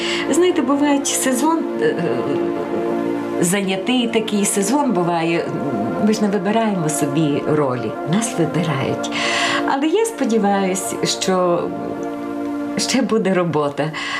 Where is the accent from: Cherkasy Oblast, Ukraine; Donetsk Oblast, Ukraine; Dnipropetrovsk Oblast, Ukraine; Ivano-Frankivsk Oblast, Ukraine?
Ivano-Frankivsk Oblast, Ukraine; Rohatyn; also born or lived in Bilshivtsi; Я родом з Рогатина. Тобто я народилась в Більшівцях, але Рогатин я дуже люблю.